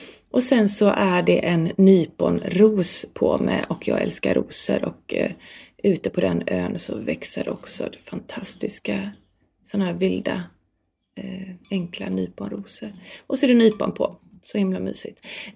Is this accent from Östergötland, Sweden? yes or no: no; Björlanda, Västra Götaland County, Sweden; Vi har en privat ö där jag växte upp ute i Björlanda